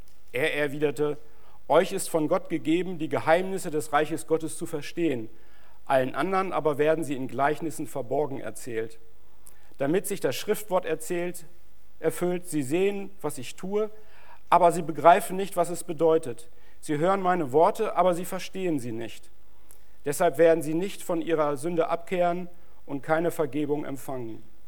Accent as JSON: {"language": "German", "town": "Lübbecke", "region": "North Rhine-Westphalia", "country": "Germany", "said": "meine Frau Sarah. Wir kommen aus Lübbecke in Ostwestfalen und wir sind zusammen in einer Gemeinde, evangelisch-freikirchlichen Gemeinde in Rinteln."}